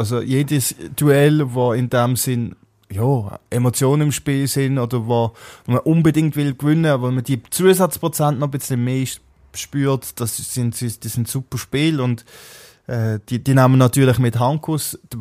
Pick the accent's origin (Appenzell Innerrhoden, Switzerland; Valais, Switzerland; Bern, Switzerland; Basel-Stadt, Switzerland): Valais, Switzerland; jetzt auch als Walliser hofft man sich schon